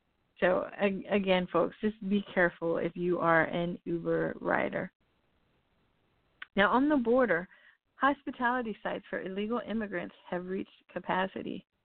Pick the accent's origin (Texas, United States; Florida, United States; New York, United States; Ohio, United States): Texas, United States; El Paso; Again, I'm on location in my hometown of El Paso, Texas